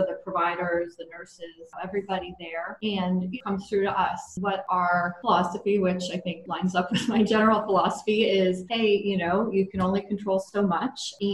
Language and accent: English; Northeast, United States; moved away as an adult; also born or lived in California; Sure. So I grew up in the Northeast and not the biggest fan of cold weather.